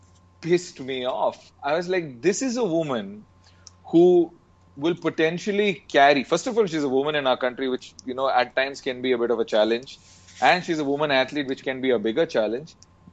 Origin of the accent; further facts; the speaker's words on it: Abu Dhabi, United Arab Emirates; also born or lived in Bangalore, India; So then I was born and brought up in the Gulf. I studied in Bangalore. I moved back to Abu Dhabi